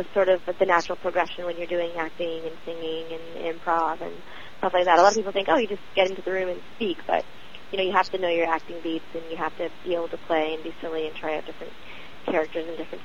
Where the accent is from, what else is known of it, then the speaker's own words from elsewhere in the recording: Toronto, Ontario, Canada; I grew up in Toronto, mm-hmm.